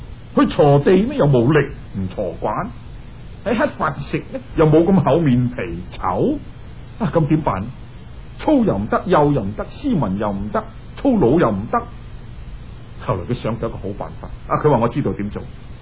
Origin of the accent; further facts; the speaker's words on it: Guangdong, China; 我哋广东人话佢大卖大包，